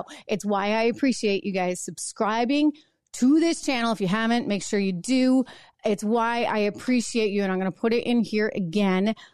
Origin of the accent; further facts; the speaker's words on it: New Hampshire, United States; none other than New Hampshire, my home state. You're talking to a former Miss New Hampshire right now